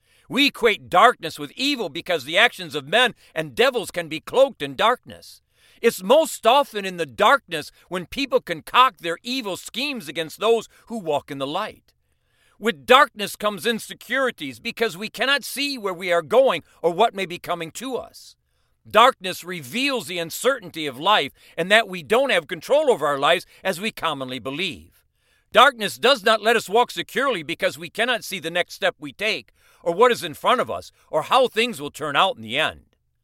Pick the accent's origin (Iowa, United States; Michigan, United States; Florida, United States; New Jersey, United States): Michigan, United States; I grew up in Michigan where half of the days of the year are overcast.